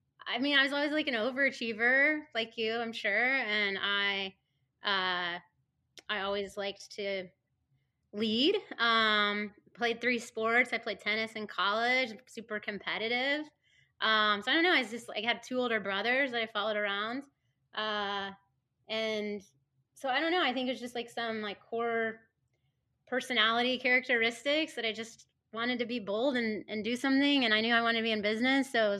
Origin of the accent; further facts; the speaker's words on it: Lebanon, Indiana, United States; I grew up in Lebanon. It's just northwest of Indianapolis.